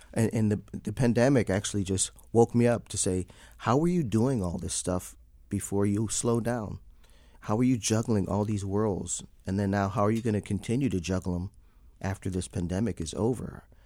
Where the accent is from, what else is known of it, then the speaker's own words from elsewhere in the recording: Florida, United States; also born or lived in Chicago; I grew up in the in Florida area and then moved to Chicago